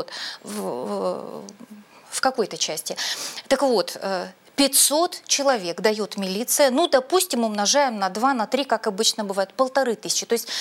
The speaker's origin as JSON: {"language": "Russian", "town": "Yekaterinburg", "region": "Sverdlovsk Oblast", "country": "Russia", "said": "Вот я тоже екатеринбурженка."}